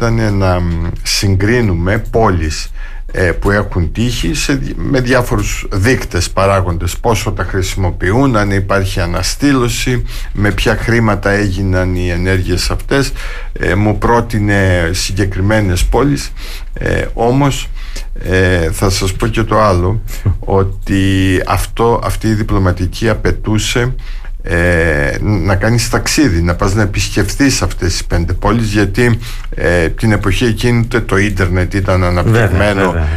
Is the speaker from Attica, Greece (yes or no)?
no; Heraklion, Crete, Greece; επειδή κατάγομαι από το Ηράκλειο, επειδή ήμουν από το Ηράκλειο